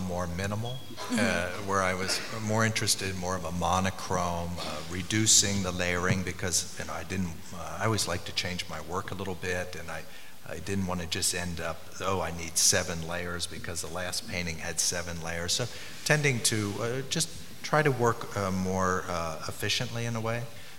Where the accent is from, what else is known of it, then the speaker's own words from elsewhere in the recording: Pennsylvania, United States; I grew up in Pennsylvania, Dutch, kind of a German area.